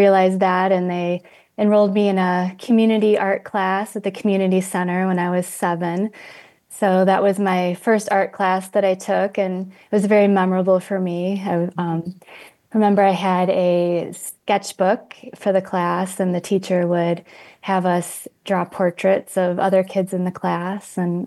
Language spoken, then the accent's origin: English; South Holland, Illinois, United States; Yeah, I grew up in South Holland, Illinois, south suburb, Chicago.